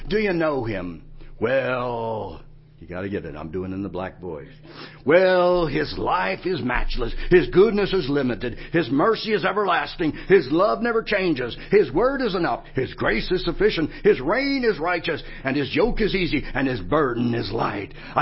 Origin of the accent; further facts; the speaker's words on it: the South, United States; accent: southern; try to get into my normal mode so you don't have to endure my southern accent.